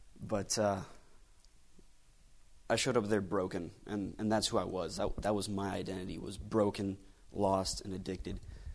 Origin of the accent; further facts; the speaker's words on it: Plummer, Idaho, United States; I'm from Plummer, Idaho, 20 years old.